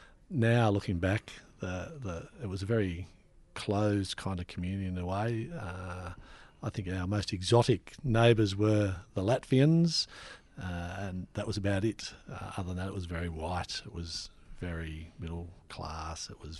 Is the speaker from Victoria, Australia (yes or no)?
yes; Mornington, Victoria, Australia; I was born in the Mornington Bush Nursing Hospital, as it then was.